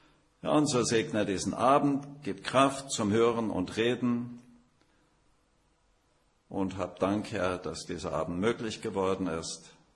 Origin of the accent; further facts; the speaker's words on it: Markkleeberg, Saxony, Germany; moved away; also born or lived in Sudetenland; ich bin aus Leipzig, Markkleeberg, aufgewachsen, geboren im Sudetenland, mit 1,5 Jahren als kleines Windelkind auf dem Schoß meiner Mutter durchs Erzgebirge gefahren worden.